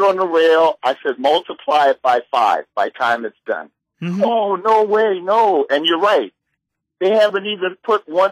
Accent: Baltimore, Maryland, United States; now in Hawaii, United States; I love Hawaii. I'm from Baltimore. Believe me, I love Hawaii.

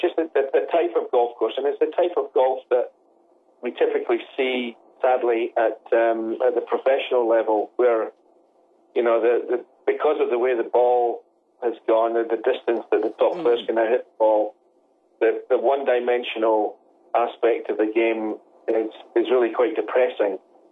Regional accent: Scotland, United Kingdom; Well, the area I'm from is where Muirfield, where the Open Championship is played. My hometown is about 10 miles from Muirfield and near the village of Gullen, where I'm a member. It's real linksy terrain.

